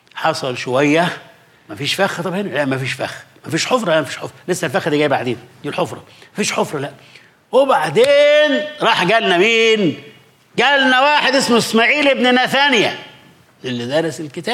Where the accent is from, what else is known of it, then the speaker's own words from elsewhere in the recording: Egypt; في مثل عندنا في مصر كده